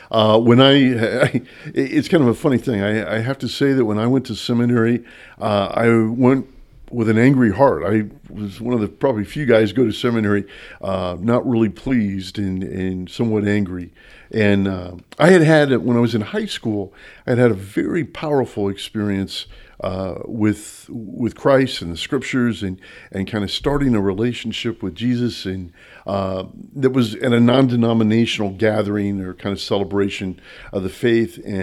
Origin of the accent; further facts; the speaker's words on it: Logansport, Indiana, United States; I was born and raised in 1960 in Logansport, Indiana. I am the oldest of four boys